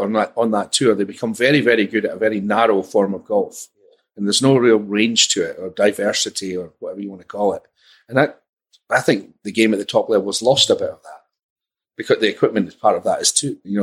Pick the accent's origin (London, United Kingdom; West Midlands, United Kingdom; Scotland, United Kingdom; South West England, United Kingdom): Scotland, United Kingdom; I'm Scottish